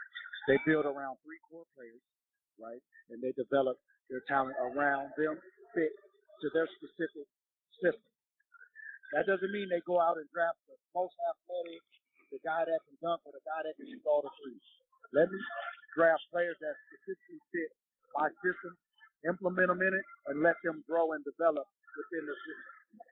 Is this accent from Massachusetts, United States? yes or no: no; Seattle, Washington, United States; He's from my hometown, Seattle, Washington.